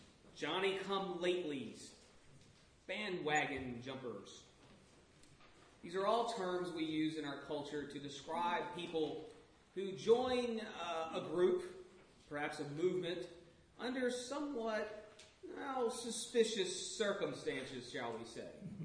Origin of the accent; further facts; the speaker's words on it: Louisiana, United States; Now, I grew up in Louisiana as a Saints fan from a fairly young age